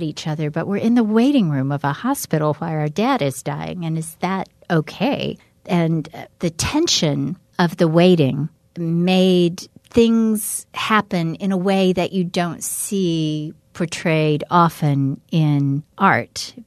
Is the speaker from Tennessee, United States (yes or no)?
yes; Tennessee, United States; now in Wisconsin, United States; though I've lived in Wisconsin for almost 16 years now, if you ask me where I'm from, I'll still say I'm from East Tennessee. Not even from Tennessee, East Tennessee.